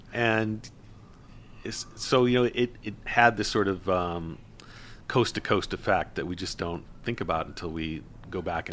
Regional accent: Buffalo, New York, United States; And then, of course, in Buffalo, my hometown, not too long afterwards, William McKinley is shot and killed by an anarchist.

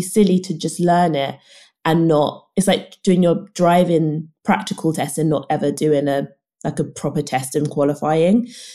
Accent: London, United Kingdom; I went to university in London and I'm born and bred in London. So lived with my parents

